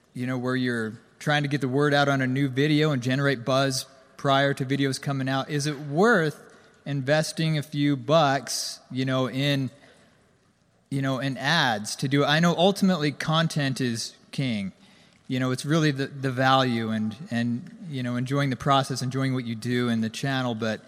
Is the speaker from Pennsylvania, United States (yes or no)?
no; St. George, Utah, United States; from St. George, Utah. It's kind of a smaller area.